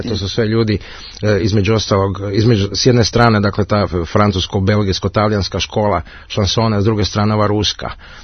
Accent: Zagreb, City of Zagreb, Croatia; now in Netherlands; Mene smatraju u Holandiji južnjakom, a mi smo nekako, ja sam iz Zagreba

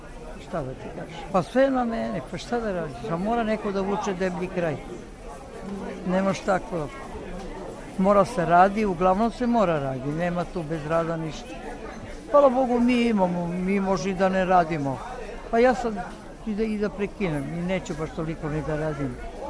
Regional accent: Višnjica, Belgrade, Serbia; živim u Višnici, da. Pa, ceo život rođena sam u Višnici, živim u Višnici, radim u Višnici, eto, to je sve. Za sada je selo, grad još nije. To je kao, kako bi ti rekla, predgrađe.

